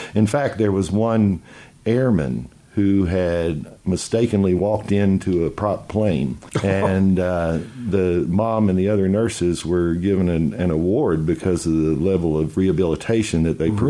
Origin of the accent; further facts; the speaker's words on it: Lexington, Kentucky, United States; born there; It wasn't their first home, but the home that I was born in was in Meadowthorpe on Boiling Springs Drive.